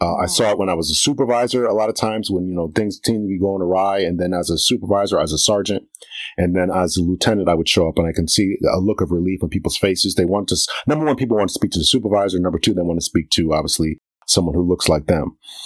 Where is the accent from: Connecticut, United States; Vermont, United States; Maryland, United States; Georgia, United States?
Connecticut, United States; Waterbury; I joined in 1995, and growing up, I grew up in Waterbury, Connecticut. Fairly.